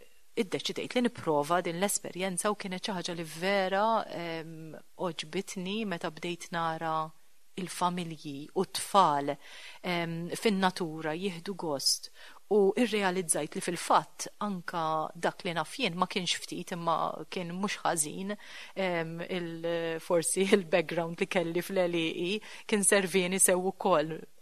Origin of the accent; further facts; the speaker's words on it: Rabat, Western Region, Malta; aħna familja mir-Rabat